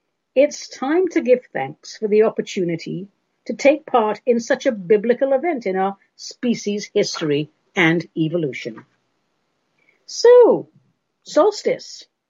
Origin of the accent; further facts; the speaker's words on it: England, United Kingdom; When I was a kid growing up in England, I always used to envy those pictures of the Australians having Christmas pudding on the beach in their bikinis.